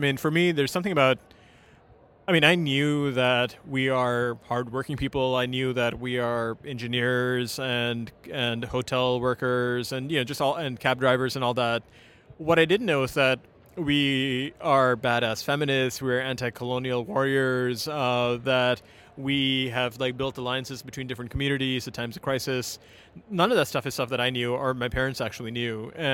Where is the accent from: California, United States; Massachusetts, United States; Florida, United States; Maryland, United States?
California, United States; So for me, I grew up in the Bay Area, I grew up in the East Bay